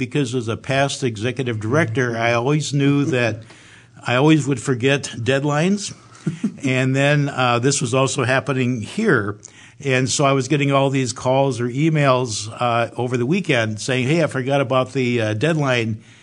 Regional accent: Beaver Dam, Wisconsin, United States; Well, first of all, I was born and raised in Beaver Dam

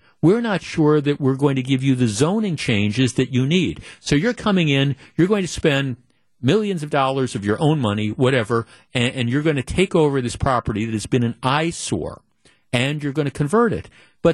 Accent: Glendale, United States; Now part of this is that I grew up in Glendale, and I mean, I can remember as a kid, as a teenager

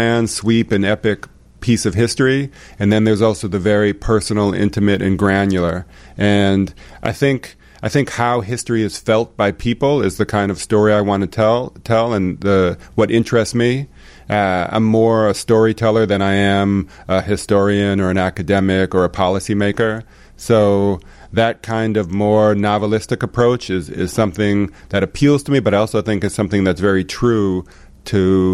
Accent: Chicago, Illinois, United States; And I'm a Chicagoan.

